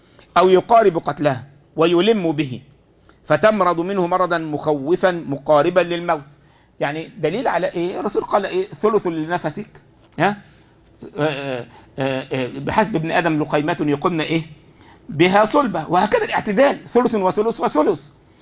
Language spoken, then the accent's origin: Arabic; Egypt; هو عندنا في مصر بعض يقول لك الحلال ها هو الذي حل بيدك